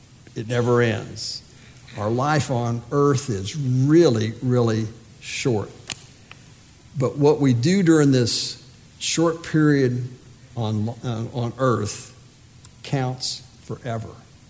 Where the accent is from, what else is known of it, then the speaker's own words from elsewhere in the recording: Daytona Beach, Florida, United States; When I was a kid, I used to play Little League Baseball. I grew up in Daytona Beach.